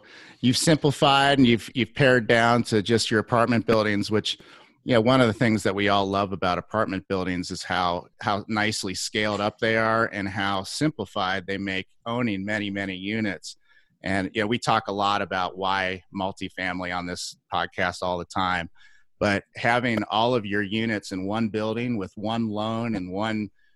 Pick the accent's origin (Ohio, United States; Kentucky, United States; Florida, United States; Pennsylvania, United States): Ohio, United States; Cincinnati; I'm actually from Cincinnati originally.